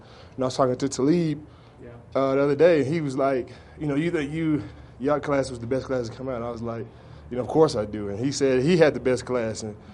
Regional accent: Dallas, Texas, United States; No. I'm from Dallas, Texas. You know, I went to school in Central Texas

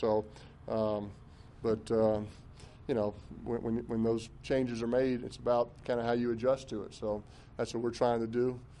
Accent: the South, United States; And, you know, growing up in the South, both of us, you know

